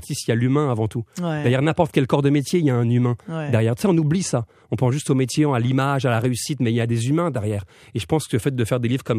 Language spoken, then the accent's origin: French; France; Surtout en humour, être drôle en tant que français, c'est pas la réputation qu'on a.